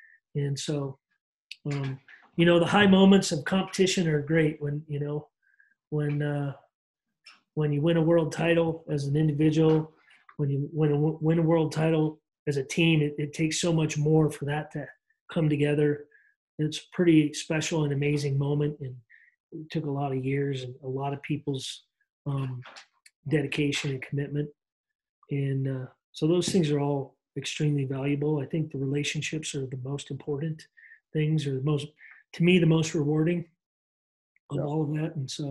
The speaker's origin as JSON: {"language": "English", "town": "Great Falls", "region": "Montana", "country": "United States", "tie": "born or raised there", "said": "I grew up in a pretty, you know, my hometown, Great Falls, is 60,000 people"}